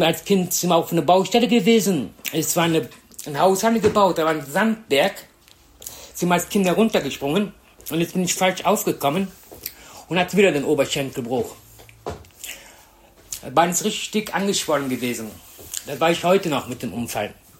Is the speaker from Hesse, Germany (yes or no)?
no; Cologne, North Rhine-Westphalia, Germany; born there; Ja, ich bin in Köln geboren worden.